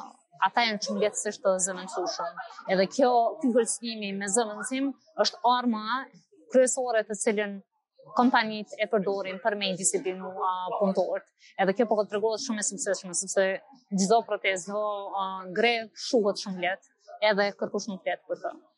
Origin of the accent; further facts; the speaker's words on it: Kosovo; ne e kemi aktualisht si kosovarë dhe shumicë nështë shqiptare në Kosovë